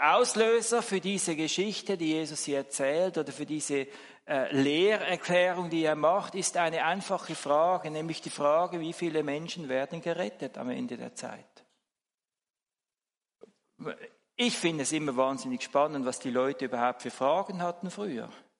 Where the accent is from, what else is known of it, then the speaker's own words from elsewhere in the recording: Switzerland; es kommt ja gerade wieder ein Tram bei uns in der Schweiz, oder?